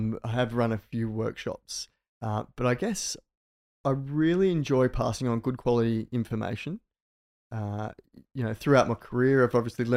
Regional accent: Margaret River, Western Australia, Australia; Went back down to my hometown in Margaret River, was surfing a notorious reef break

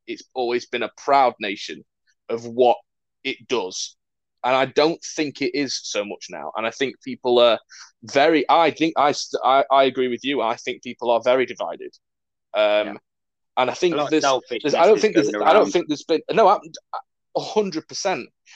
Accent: England, United Kingdom; I'm English, but I'm actually half Irish

